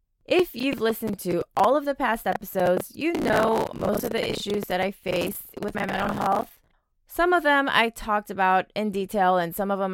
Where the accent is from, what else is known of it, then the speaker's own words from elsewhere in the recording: South Korea; now in United States; I grew up in Korea. And even after moving to the States, was raised in a very Korean household.